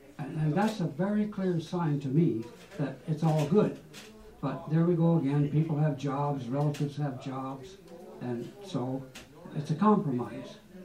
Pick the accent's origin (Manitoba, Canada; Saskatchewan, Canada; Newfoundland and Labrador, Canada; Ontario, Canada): Newfoundland and Labrador, Canada; So, yes, I'm a Labradorian. But not to say I'm not a Newfoundlander, but I'm not. I have relatives from Newfoundland, of course, like we all do. My Aboriginal component has been in Labrador on this continent for thousands of years